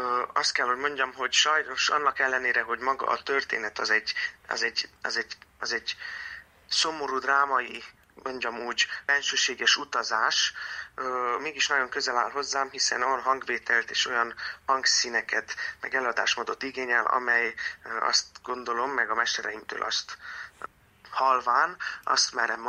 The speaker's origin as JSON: {"language": "Hungarian", "town": "Târgu Mureș", "region": "Mureș County", "country": "Romania", "moved": "yes", "said": "én Erdélyből, Marosvásárhelyről, mikor Budapestre kerültem a tanulmányaim során"}